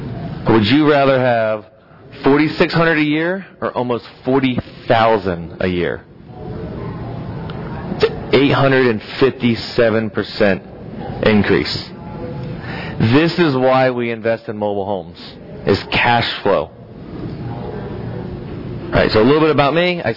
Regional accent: Plant City, Florida, United States; I'm from Central Florida. I'm in between Tampa and Orlando, a little town called Plant City.

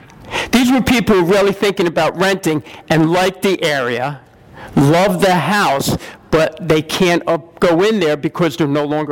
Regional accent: New Jersey, United States; We're from New Jersey, so the taxes are high.

